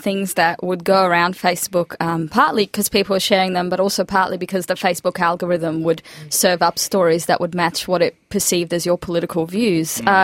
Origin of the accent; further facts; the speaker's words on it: Egypt; I grew up in Egypt where fake news is very, very common